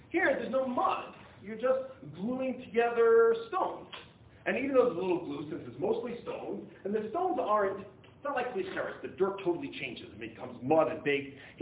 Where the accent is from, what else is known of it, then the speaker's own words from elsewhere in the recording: United States; Most counters, when I grew up in America, were formica.